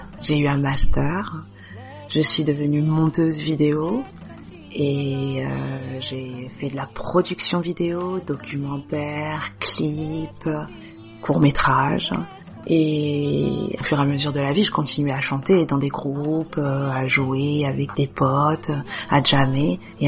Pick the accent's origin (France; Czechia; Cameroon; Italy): Cameroon; Nous sommes des Bamilékés et Camerounais Bamilékés